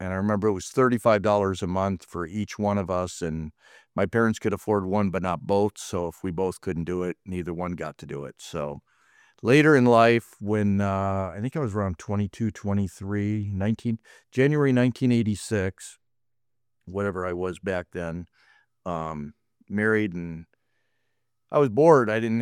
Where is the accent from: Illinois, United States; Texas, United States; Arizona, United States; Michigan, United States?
Michigan, United States; Lansing; also born or lived in California; I was born in California and my parents moved back to Michigan where they were from, South Lansing, which was a really rough neighborhood.